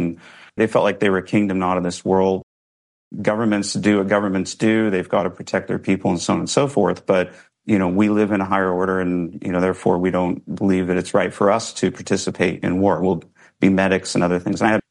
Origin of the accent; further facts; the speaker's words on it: Kansas, United States; born there; I was born in Kansas in a small Mennonite community.